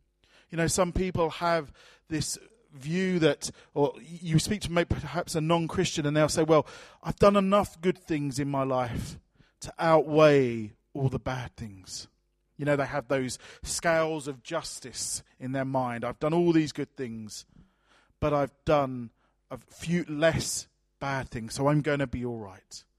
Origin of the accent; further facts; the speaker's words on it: Sidcup, London, United Kingdom; born there; I was born in Sidcup in Kent. I bet none of you could point to it on a map.